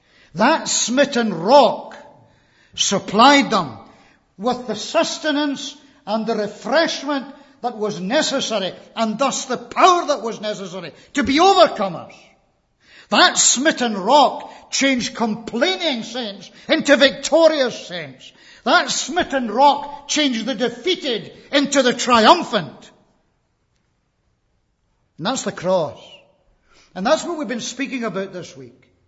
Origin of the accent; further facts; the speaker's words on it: Scotland, United Kingdom; You see, we're Scots and we're no English.